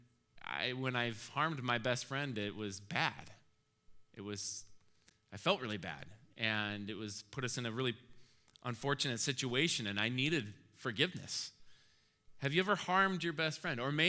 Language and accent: English; Minneapolis, Minnesota, United States; We grew up together in the Minneapolis area, and we both now live in this area.